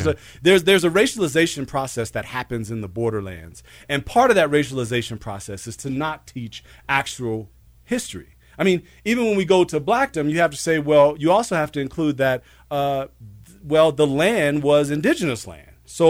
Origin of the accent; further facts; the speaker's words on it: Compton, California, United States; I say I'm from Compton.